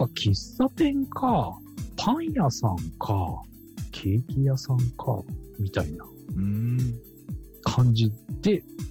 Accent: Yokohama, Kanagawa, Japan; 僕の地元のすぐそば、鶴見区駒岡です。

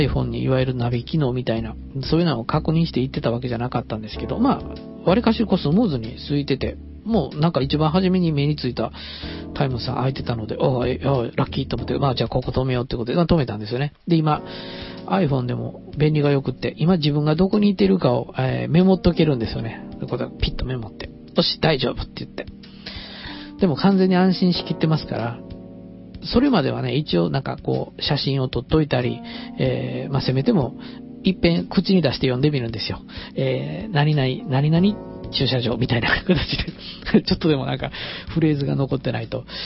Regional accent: Kansai, Japan; まあ特に関西人ですから、大失敗して面白そうな感じのことはすごく書きたくなるんですよね。

